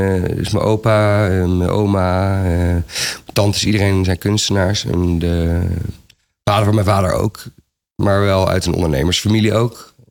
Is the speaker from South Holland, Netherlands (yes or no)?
yes; Wassenaar, South Holland, Netherlands; Ja, ik ben opgegroeid in Wassenaar, een beetje tegen Leiden aan.